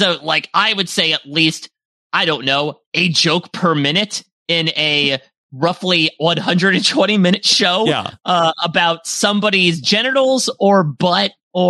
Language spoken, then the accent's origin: English; Canada; I can say it because I'm Canadian.